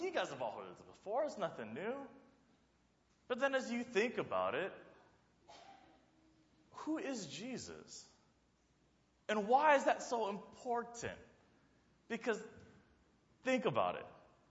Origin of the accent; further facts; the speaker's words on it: California, United States; let me tell you where I come from. I come from Dombart, California. I was just a little nerdy Chinese kid from the suburbs.